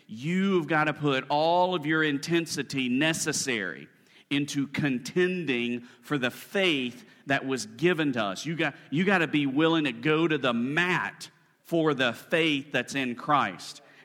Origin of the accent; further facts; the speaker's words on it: Alabama, United States; I grew up in Alabama